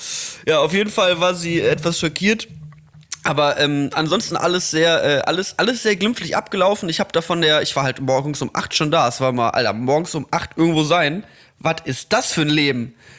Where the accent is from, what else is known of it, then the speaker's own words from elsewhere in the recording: Mettmann, North Rhine-Westphalia, Germany; Das ist halt auch das, was du machen kannst am Mettmanner Boden in meiner Heimatstadt. Da ist halt nicht viel.